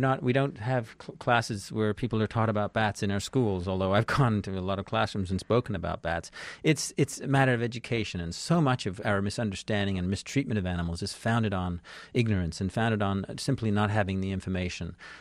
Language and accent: English; Canada; moved away as an adult; also born or lived in England; now in United States; I grew up in Canada. I was born in England, but grew up in Canada and studied biology as an undergraduate in Toronto and got a master's degree in Ottawa. And then I came to the United States back in the late 80s